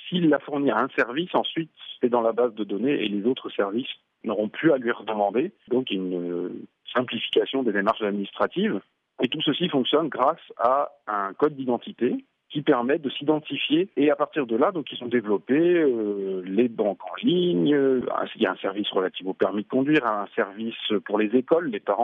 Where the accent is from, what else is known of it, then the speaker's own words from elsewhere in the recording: France; en tant que Français venant d'un grand pays qui a une administration lourde